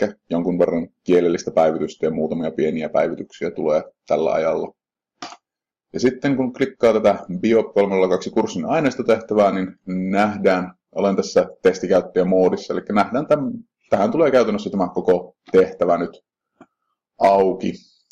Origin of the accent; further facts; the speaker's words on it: Pieksämäki, South Savo, Finland; Itse olen Pieksämäeltä kotoisin